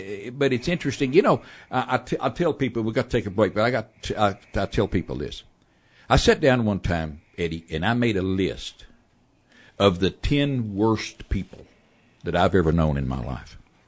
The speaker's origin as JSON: {"language": "English", "region": "Texas", "country": "United States", "tie": "born or raised there", "said": "I'm a Texan born and bred"}